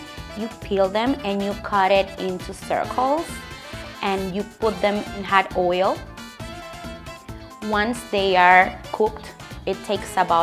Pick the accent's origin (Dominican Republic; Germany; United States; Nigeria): Dominican Republic; I'm coming from Dominican Republic, the land of merengue.